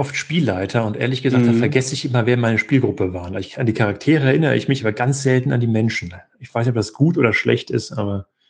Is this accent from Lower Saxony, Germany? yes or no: no; North Rhine-Westphalia, Germany; Ich komme ja gar nicht aus dem Süden. Ich bin ja eigentlich aus Nordrhein-Westfalen, habe in Göttingen studiert